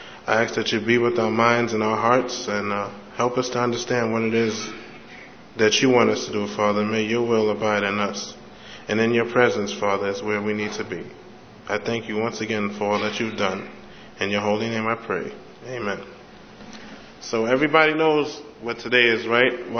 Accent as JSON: {"language": "English", "region": "New York", "country": "United States", "said": "I'm originally from Manhattan or Harlem, New York. Throughout my years of growing up, I've had some vivid memories of Halloween."}